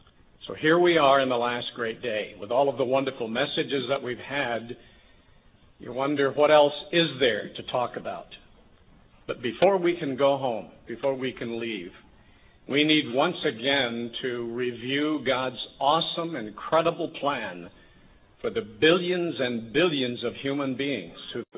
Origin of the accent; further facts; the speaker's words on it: Plymouth, Michigan, United States; And so I grew up in Plymouth, Michigan, a little town near 25 miles from Detroit. But my roots are in Tennessee.